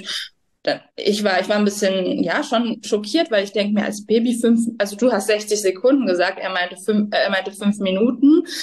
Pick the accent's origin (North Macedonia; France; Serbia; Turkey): France; ich bin in Frankreich aufgewachsen. Meine Eltern haben, als ich 3 war, entschieden, also wir wohnen im Grenzgebiet, haben mit 3 entschieden, dass sie in Frankreich ein Haus bauen wollen. Und da bin ich dann eben in die Schule gegangen, groß geworden